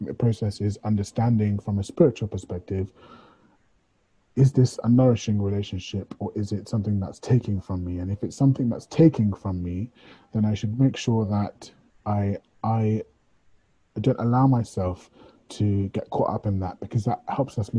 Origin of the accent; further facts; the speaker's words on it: United Kingdom; because we're British and we love tea